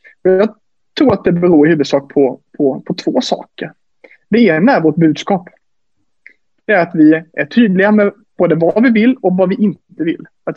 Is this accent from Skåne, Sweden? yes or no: no; Växjö, Kronoberg County, Sweden; now in Gothenburg, Sweden; har faktiskt en farfar som var skåning. Men jag aldrig bott där själv. Kommer från Växjö, bor i Göteborg sedan 6 år